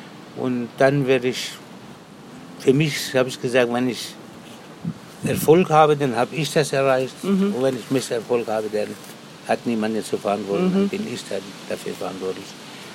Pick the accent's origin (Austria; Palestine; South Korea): Palestine; now in Germany; Und ich bin selber Palästinenser